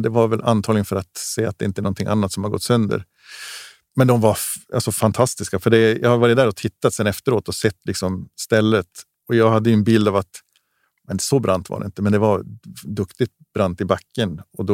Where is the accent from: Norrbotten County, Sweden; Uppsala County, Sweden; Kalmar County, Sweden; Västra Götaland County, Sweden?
Norrbotten County, Sweden; Gällivare; Livet hemma i Gällivare, ute i skog och mark, rullstol funkar inte.